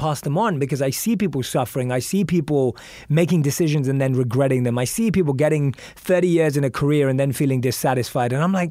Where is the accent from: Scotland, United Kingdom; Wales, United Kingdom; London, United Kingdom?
London, United Kingdom; born or raised there